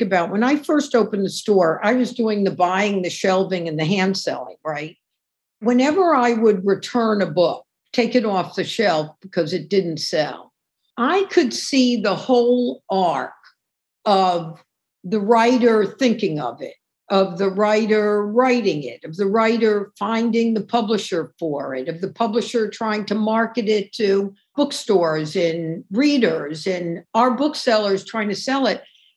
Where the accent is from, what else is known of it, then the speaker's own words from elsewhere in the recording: New York City, New York, United States; And as a New Yorker, you know, you see where there was like this huge farm in what's now Times Square